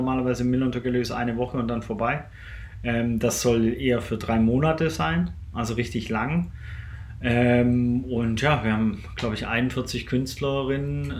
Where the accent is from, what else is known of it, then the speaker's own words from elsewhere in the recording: Stuttgart, Baden-Württemberg, Germany; born there; Stuttgart